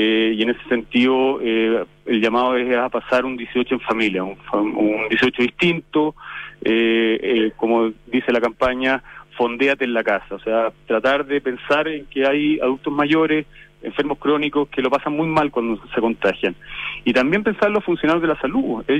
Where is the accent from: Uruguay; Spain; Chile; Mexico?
Chile; yo creo que es porque somos tímidos los chilenos en general